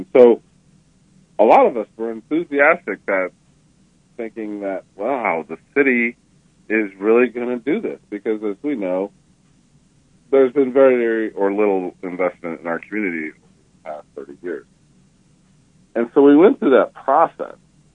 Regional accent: Champaign, Illinois, United States; I grew up in Champaign, Illinois, and I had a unique experience growing up here because I grew up in South Champaign

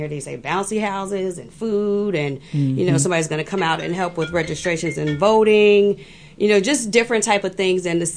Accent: Chicago, Illinois, United States; Actually, technically Chicago, but I've been this way for a while.

